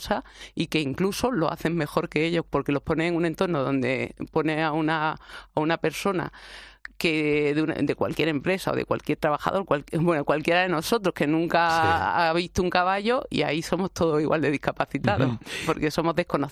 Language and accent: Spanish; Granada, Andalusia, Spain; accent: Andalusian; Granaína.